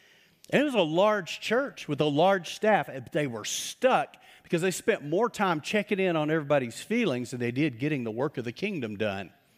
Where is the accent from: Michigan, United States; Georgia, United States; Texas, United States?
Texas, United States; And I grew up in West Texas. I have some West Texans here. They'll get this. I know what it means to be sandblasted in the spring in West Texas.